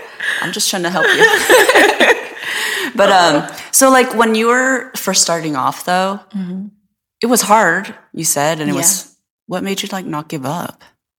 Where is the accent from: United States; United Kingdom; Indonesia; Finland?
United States; Colorado; I'm 100% Korean, but I was born and raised in America. Mm-hmm. And I don't know.